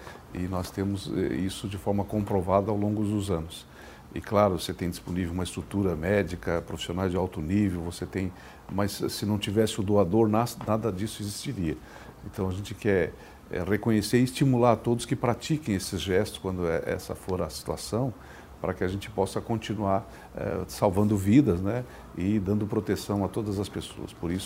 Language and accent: Portuguese; Santa Catarina, Brazil; isso a gente quer significar como uma coisa que nos orgulha como catarinense